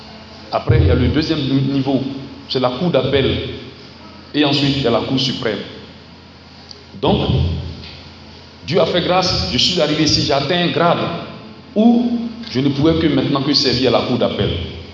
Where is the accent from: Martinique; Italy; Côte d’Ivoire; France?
Côte d’Ivoire; Bondoukou, Zanzan; born there; c'est quand il était en fonction à Soko que moi je suis né ici à Bondoukou.